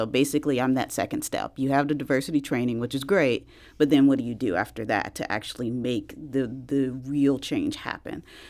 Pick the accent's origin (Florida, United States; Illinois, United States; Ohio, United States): Illinois, United States; East St. Louis; And me, I'm actually originally from East St. Louis, so right across the river.